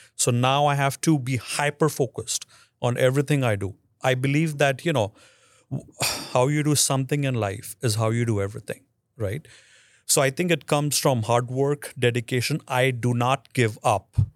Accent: India; moved away as an adult; now in United States; I think I was 10 years late. Obviously I come from India. I have an Indian heritage. I think I was late in America by at least 10 years.

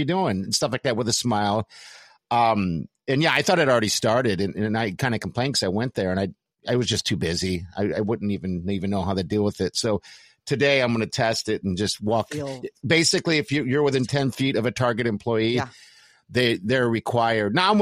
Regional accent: Germany; So I grew up in Germany and we used, you know, U.S. currency

